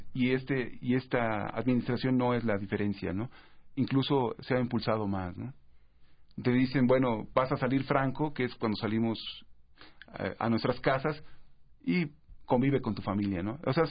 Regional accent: Mexico; pero todos seguimos siendo mexicanos, ¿no?

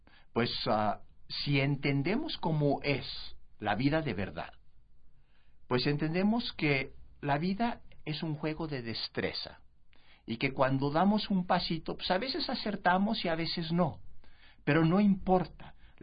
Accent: Mexico; Como pueblo mexicano, tenemos que también cambiar esta idea

